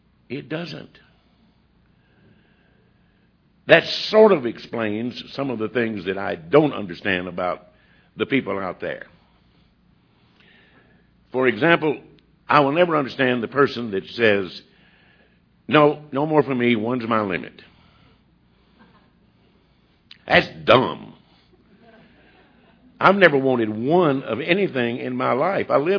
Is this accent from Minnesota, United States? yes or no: no; Georgia, United States; But then I went off 40 miles from my hometown to this little city of Athens, Georgia, to college.